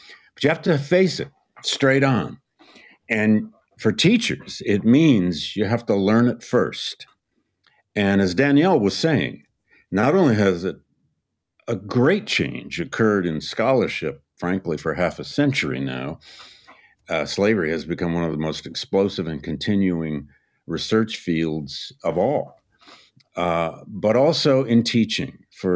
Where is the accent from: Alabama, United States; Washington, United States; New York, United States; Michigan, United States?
Michigan, United States; Flint; I grew up in Flint, Michigan, a similar place.